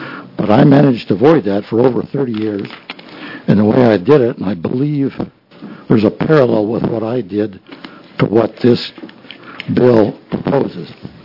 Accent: Tigard, Oregon, United States; from Tigard, Oregon.

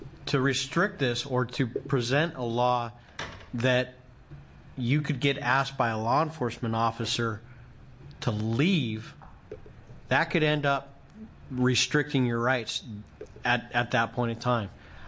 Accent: Oregon, United States; I'm from Yamhill County.

